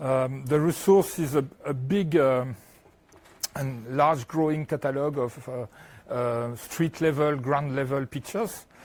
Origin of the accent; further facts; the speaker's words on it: France; accent: French; English is a second language; I'm coming from France, so I have a French accent, sorry.